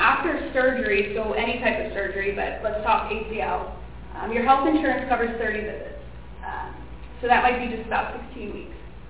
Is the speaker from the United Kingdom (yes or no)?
no; Hershey, Pennsylvania, United States; I grew up here in Hershey. I lived here over 32 years. Graduated from Hershey High School.